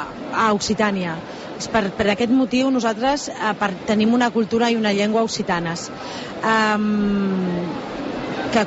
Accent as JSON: {"language": "Catalan", "region": "Catalonia", "country": "Spain", "said": "sinó que també som catalans. Nosaltres som molt gelosos de la nostra cultura i de les nostres tradicions"}